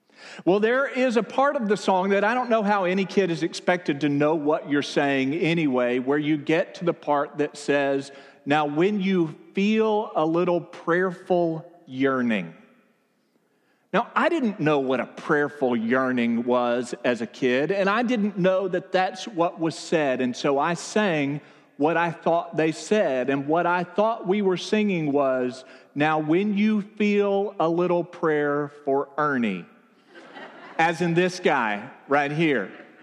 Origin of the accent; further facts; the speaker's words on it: Amarillo, Texas, United States; Well, I grew up in Amarillo, Texas, until I was 8 years old.